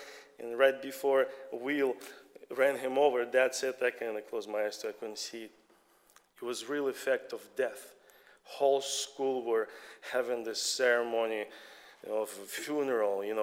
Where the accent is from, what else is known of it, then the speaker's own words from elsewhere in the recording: Russia; I remember growing up in Russia, I was 8, 9 years old, just like my kids.